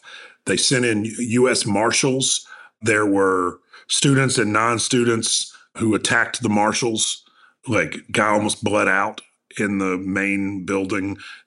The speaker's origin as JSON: {"language": "English", "town": "Clarksdale", "region": "Mississippi", "country": "United States", "said": "I'm from Clarksdale, Mississippi, and grew up a family of farmers, which I'm sure we'll get into later because my whole family still farms."}